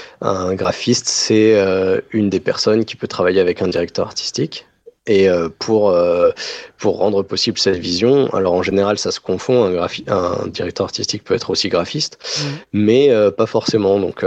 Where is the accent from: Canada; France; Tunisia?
France; Paris, Île-de-France; also born or lived in Toulouse; moi je suis parisien à la base, donc c'était pour retrouver mes racines, et puis c'était aussi, surtout parce que j'aime bien Toulouse, mais il n'y avait aucun travail, donc nécessité faisant loi, on a dû déménager à Paris.